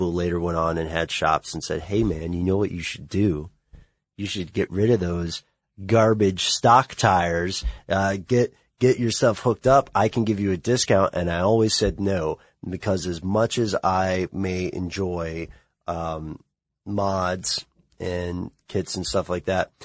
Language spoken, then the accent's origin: English; the South, United States; You know, I grew up in the South, and I also don't make much of a secret of it.